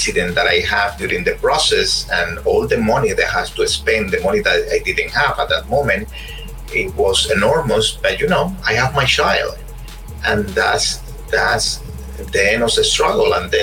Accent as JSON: {"language": "English", "country": "Cuba", "said": "Cuba is a very complicated thing for Cubans. You know, I was born after the revolution, and for me, it was the only thing that exi"}